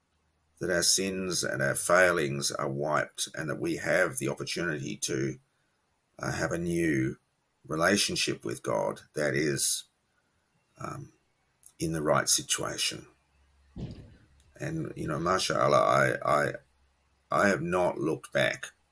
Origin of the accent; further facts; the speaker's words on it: Australia; I was an Anglican. So, you know, I'm an Aussie, an Australian. I was raised an Anglican.